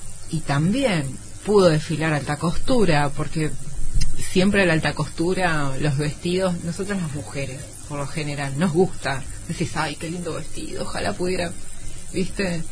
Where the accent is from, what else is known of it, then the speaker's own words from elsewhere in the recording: Campana, Buenos Aires Province, Argentina; yo digo porque yo soy de Campana, y Campana es una ciudad.